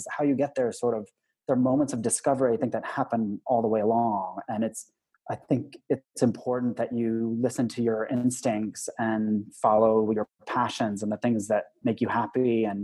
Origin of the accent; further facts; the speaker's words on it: Yuma, Arizona, United States; now in Tucson, United States; I'm actually here in Tucson during this whole pandemic. And I grew up in Yuma, and I wasn't exposed to a lot of theater. Yuma is a small town, the southern tip of Arizona.